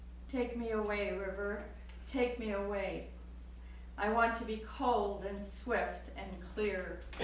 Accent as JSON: {"language": "English", "town": "Whidbey Island", "region": "Washington", "country": "United States", "said": "I'm from Whidbey Island."}